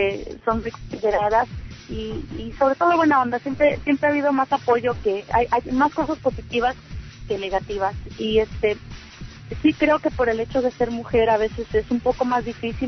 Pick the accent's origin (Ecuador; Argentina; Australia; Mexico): Mexico; viniendo de una cultura latina, siendo mexicana